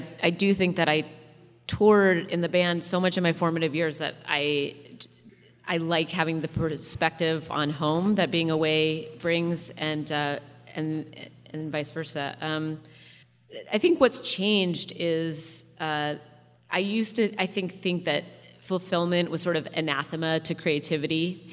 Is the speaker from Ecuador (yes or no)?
no; Washington, United States; I cannot leave the Northwest. I've tried many times. I grew up outside Seattle. I went to college in Washington.